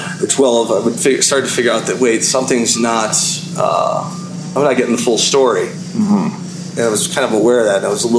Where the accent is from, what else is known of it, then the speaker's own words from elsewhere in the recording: Dearborn, Michigan, United States; born there; Well, I was born in Dearborn, Michigan, 1978.